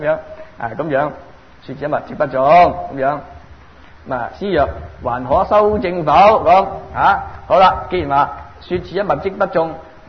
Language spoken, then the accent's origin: Chinese; Hong Kong; 譬如说我们是香港来、啊啊、这个、喝惯很漂亮的茶